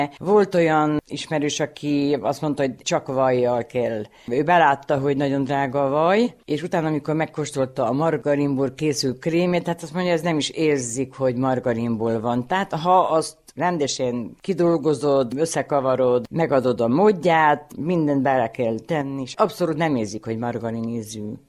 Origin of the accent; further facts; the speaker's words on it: Fejér, Hungary; born there; gyermekgyőremetei lakos. Amúgy Székesfehérvár melletti Ócfalván születtem, de már 41 éve élek Remetén, idejöttem férjhez.